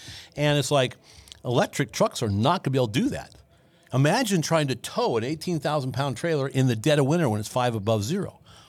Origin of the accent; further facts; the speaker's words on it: California, United States; The crazy guy from California.